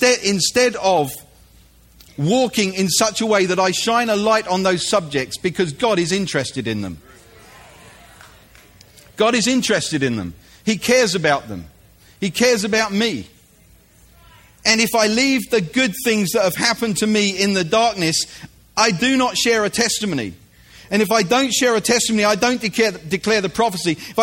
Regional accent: United Kingdom; I'm a Brit and I read the Apostles' Creed all my life.

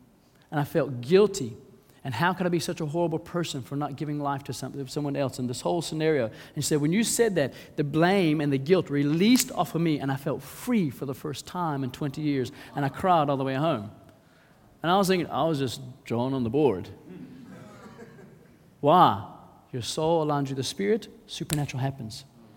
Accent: Southern United States, United States; I'm from the South in the U.S. That's originally where I'm from.

